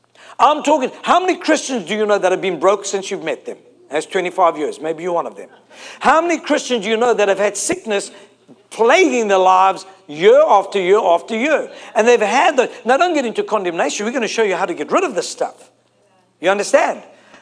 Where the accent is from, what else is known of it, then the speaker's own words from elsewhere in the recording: South Africa; I'm from South Africa.